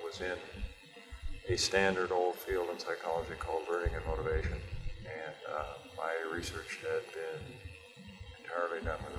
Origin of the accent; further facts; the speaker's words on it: Marshalltown, Iowa, United States; born there; I was born in Marshalltown, Iowa in 1944.